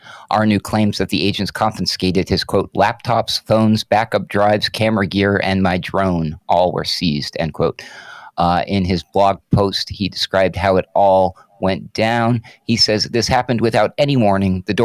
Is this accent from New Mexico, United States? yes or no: yes; New Mexico, United States; This was between Corona and Roswell in my home state here of New Mexico.